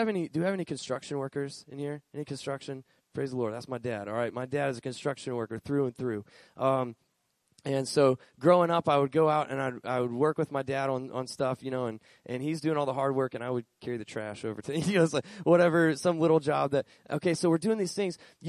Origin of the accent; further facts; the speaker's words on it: Florida, United States; moved away; I grew up in Florida. And in Florida, everything is hot and flat and boring.